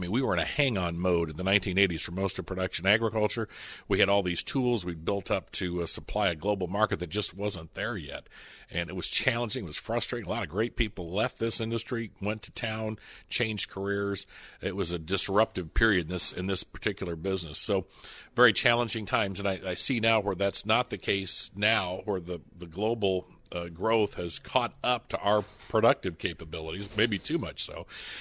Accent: Illinois, United States; also born or lived in Lafayette / West Lafayette / Naperville; I'm from Central Illinois originally. My people farmed along the Indiana-Illinois state line.

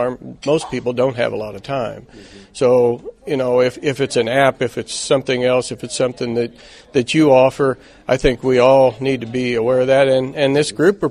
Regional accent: White Cloud, Kansas, United States; Well, I'm from White Cloud, Kansas, Chuck, in the northeast corner.

